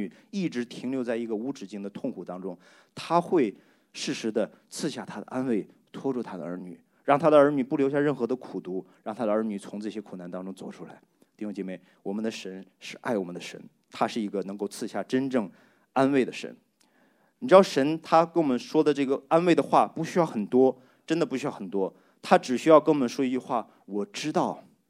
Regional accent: China; 他们大概也忘记我是个中国人。

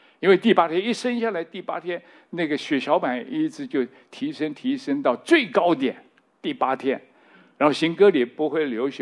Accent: China; 另外我们中国人鸡血鸭血猪血哇什么都吃过啊！我在神学院里头跟那个老师有辩论过，哇，我从小就吃血

